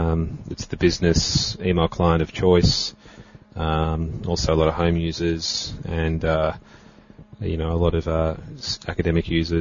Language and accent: English; Australia; being an Aussie.